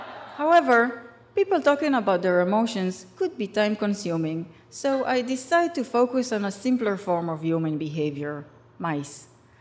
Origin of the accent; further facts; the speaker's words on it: Rishon LeZion, Central District, Israel; English is a second language; With 8th grade level English, I tell him about my hometown, Rishon LeZion, and he tells me about Berlin.